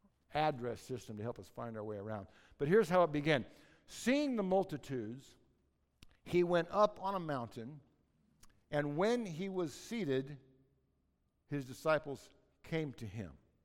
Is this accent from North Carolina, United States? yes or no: no; Seattle, Washington, United States; And I grew up in Seattle, and I thought, well, we got hills this big in downtown Seattle, for crying out loud.